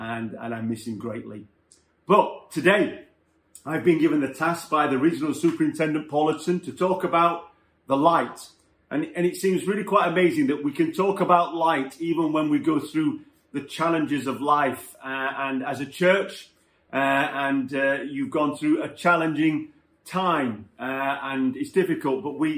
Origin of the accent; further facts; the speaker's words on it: Sheffield, Yorkshire and the Humber, United Kingdom; I'm from Sheffield. So there was a clash of the North and South immediately.